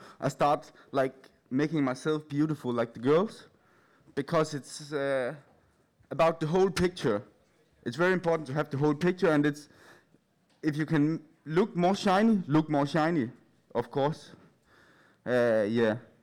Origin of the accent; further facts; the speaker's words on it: Denmark; I'm from Denmark.